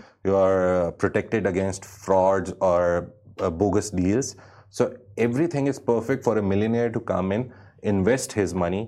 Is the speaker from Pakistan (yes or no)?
yes; Pakistan; I'm from Pakistan, so I was very surprised that it was Pakistanis who are on second number.